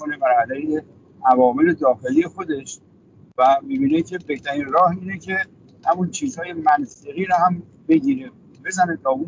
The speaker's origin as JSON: {"language": "Persian", "country": "Iran", "said": "ما ایرانی هستیم شیعه هستیم"}